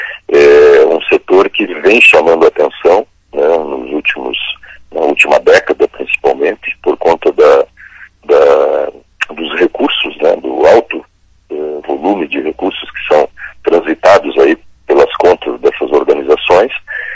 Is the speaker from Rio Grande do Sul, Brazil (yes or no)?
no; Paranaguá, Paraná, Brazil; eu lembrei da minha infância, lembrei da minha adolescência em Paranaguá